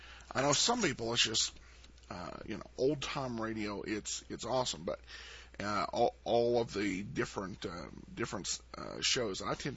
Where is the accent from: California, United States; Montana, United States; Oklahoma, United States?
Montana, United States; also born or lived in Coeur d'Alene, Idaho; Well, I was actually born in Coeur d'Alene and raised, for the most part, in Northwest Montana.